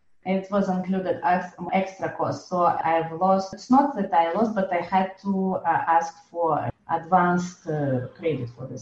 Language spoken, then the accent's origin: English; France; You know, I'm it's my home country.